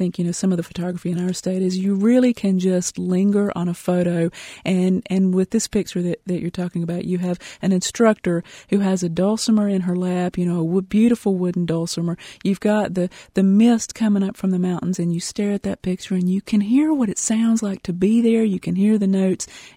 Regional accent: North Carolina, United States; You know, I grew up in Randolph County and went to Southwestern Randolph High School, which is really, really near Denton.

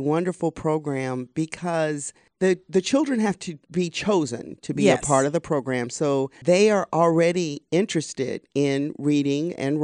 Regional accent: Atlanta, Georgia, United States; And I know I kind of went over Wren's Nest right quick because I'm from Atlanta. So I'm very familiar with the Wren's Nest

